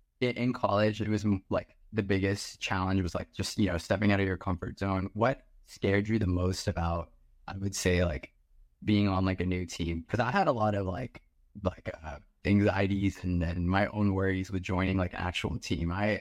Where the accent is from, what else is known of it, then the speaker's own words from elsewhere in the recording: Kerala, India; now in United States; which again, like growing up in Kerala, like I don't ever remember having access to anything like this.